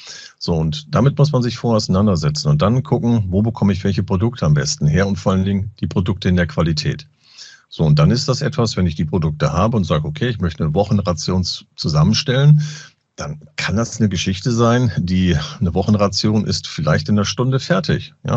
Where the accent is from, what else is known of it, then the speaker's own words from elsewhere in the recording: Lower Saxony, Germany; ich komme ja aus Ostfriesland.